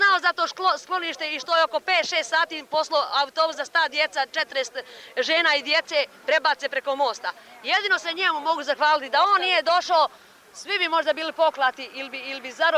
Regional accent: Okučani, Brod-Posavina County, Croatia; Ma ja sam iz Okočana, sa željeničke stance

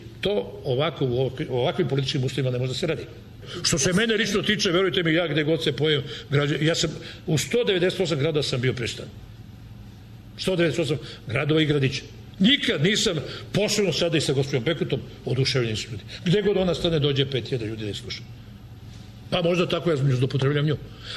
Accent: Belgrade, Serbia; Tu sam i školu završio, i gimnaziju, išao igro košarku i tako dalje, i započeo se u CIP-u, pa sad u vladi. Tako. Dakle, ja sam Beograđanin 300%. Ali, po shvatanjima sam građanin sveta.

